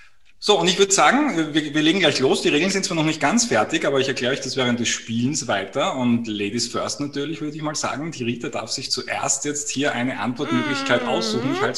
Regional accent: Vienna, Austria; Also ich bin aus Wien.

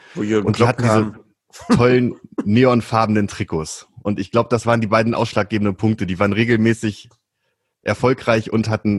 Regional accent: Celle, Lower Saxony, Germany; born there; Ich bin gebürtiger Zeller. Das ist ja bei Hannover.

